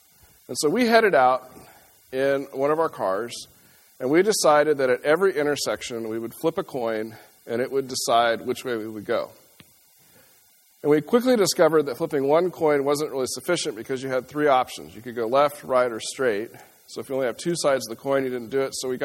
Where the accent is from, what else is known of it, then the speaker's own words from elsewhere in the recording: El Dorado, Kansas, United States; I grew up in El Dorado, Kansas, and if you've ever been through El Dorado, you'll know they have a large refinery that it often smells.